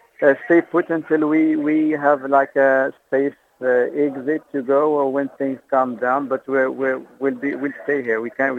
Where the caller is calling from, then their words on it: Cairo, Cairo Governorate, Egypt; I'm calling from Cairo, downtown Cairo.